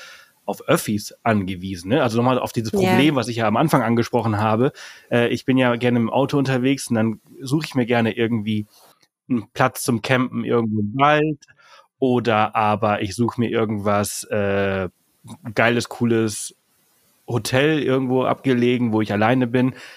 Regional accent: Balearic Islands, Spain; Also da komme ich ja her, aber ich bin ja auf Mallorca geboren, aufgewachsen und habe jetzt nicht so viel Bezug auf zum Festland, wo ich nicht war, ja. Oder selten bin.

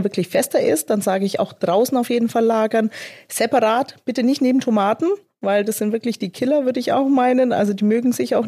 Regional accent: Slovenia; Und wenn wir über die Grenze waren, dann gab es bei uns in Slowenien, gab es erstmal einen Pfirsichsaft.

